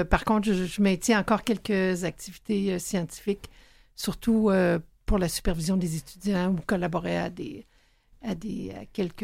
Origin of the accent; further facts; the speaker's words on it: Quebec City, Quebec, Canada; now in Montreal, Canada; Montréal, c'est ma ville d'adoption. Quand j'avais 23 ans, je suis déménagée de Québec à Montréal.